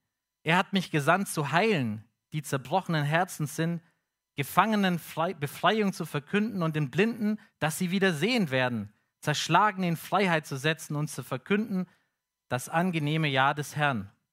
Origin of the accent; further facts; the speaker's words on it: Swabia, Germany; accent: Swabian; da kann ich als Schwabe voll mitfühlen.